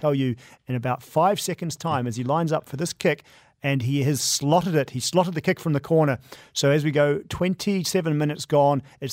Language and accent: English; Christchurch, Canterbury, New Zealand; I'm from Christchurch, so the Crusaders are my team.